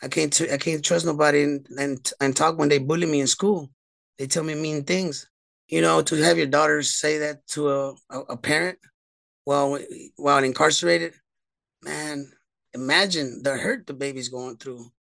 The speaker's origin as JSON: {"language": "English", "town": "Houston", "region": "Texas", "country": "United States", "tie": "born or raised there", "said": "I was born in Houston, Texas, October 6, 1980. At a little bit over 1 year old, I was sent with my grandparents to be raised."}